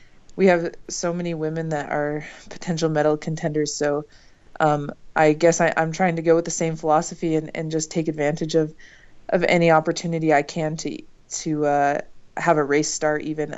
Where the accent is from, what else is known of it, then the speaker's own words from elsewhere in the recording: Park City, Utah, United States; I was growing up in Park City then. I was in seventh grade.